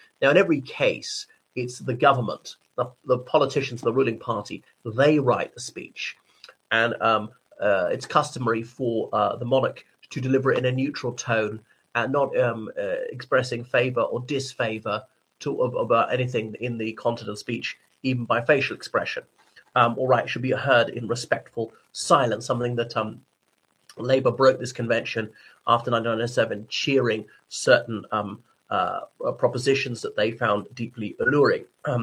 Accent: Ireland; from Ireland.

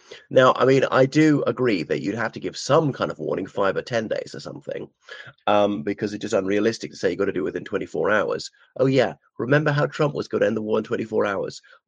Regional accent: Ireland; o everyone … from Ireland.

